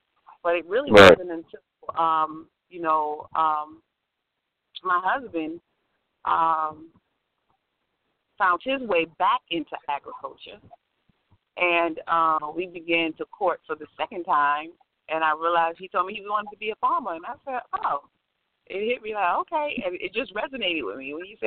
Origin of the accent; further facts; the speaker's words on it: Brooklyn, New York, United States; it's so funny because born and raised in Brooklyn